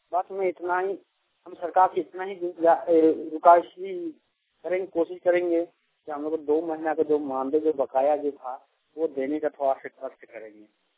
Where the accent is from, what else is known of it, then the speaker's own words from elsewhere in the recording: Bokaro, Jharkhand, India; मैं चपड़ी बोकारो का रहने वाले हूँ।